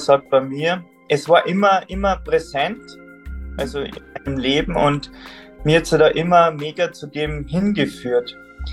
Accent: Salzburg, Austria; Also gebürtig komme ich aus Salzburg, vom Bergbauer auf über 1000 Meter, da bin ich aufgewachsen.

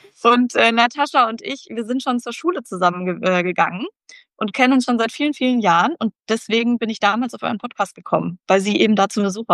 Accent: Hesse, Germany; now in Switzerland; ursprünglich komme ich aus Nordhessen, also so ungefähr 500 Kilometer.

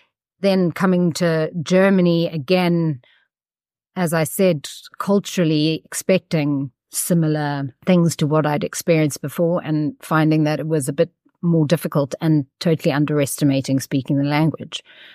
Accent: Eastern Cape, South Africa; moved away; So very much a South African native. Haven't lived there for a long time, though. But I grew up in the Eastern Cape. My parents are still there, and they farm, and literally in the middle of nowhere.

